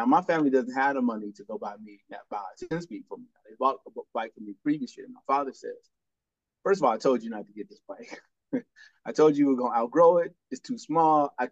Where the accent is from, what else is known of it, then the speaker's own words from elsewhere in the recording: Gary, Indiana, United States; and I'm originally from Gary, Indiana. So Gary, at the time I was there, was the most segregated city in America.